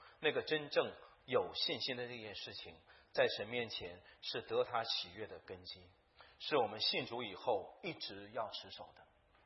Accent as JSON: {"language": "Chinese", "country": "China", "said": "特别我们中国人背景的，你乍看起来有一点费解"}